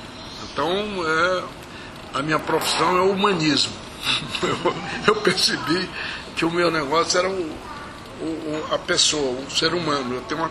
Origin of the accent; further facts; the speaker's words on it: Fortaleza, Ceará, Brazil; also born or lived in Sobral; Olha, em Sobral eu só nasci. Saí de Sobral com 2 meses de idade e fui criado em Fortaleza.